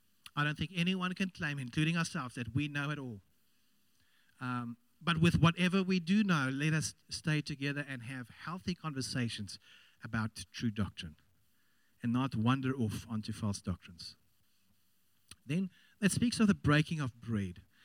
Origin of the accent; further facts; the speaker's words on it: Randburg, Gauteng, South Africa; You know, I grew up in Randburg, and in Randburg, it worked like this in the entire neighborhood.